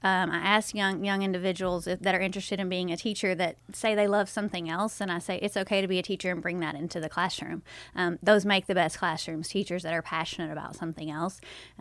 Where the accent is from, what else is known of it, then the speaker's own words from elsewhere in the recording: Bergman, Arkansas, United States; So, I was born and raised in Bergman, Arkansas, went there all of my kindergarten through 12th grade years.